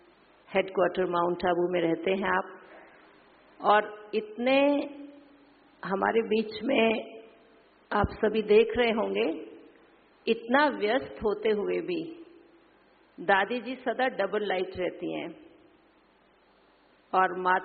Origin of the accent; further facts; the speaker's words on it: Delhi, India; मैं भी दिल्ली से हूँ